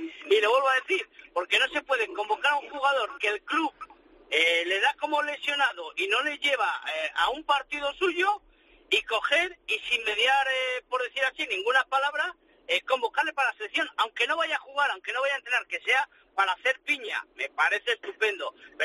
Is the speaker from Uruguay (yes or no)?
no; Valladolid, Castile and León, Spain; now in Seville, Spain; Yo estoy en Sevilla, pero es igual, soy de Valladolid